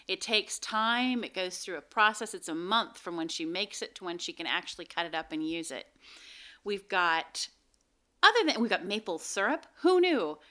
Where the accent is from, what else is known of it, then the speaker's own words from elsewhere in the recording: Seattle, Washington, United States; I'm from Seattle, so we also had east of the mountains and west of the mountains.